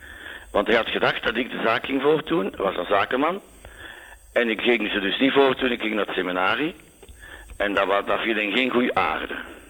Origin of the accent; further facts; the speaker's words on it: Flanders, Belgium; Ja, ik ben afkomstig van de Kempen, van de Noorderkempen.